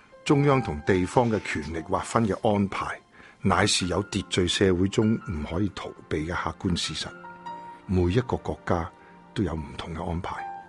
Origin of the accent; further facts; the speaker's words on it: Hong Kong; 中国是我的根，香港是我的家。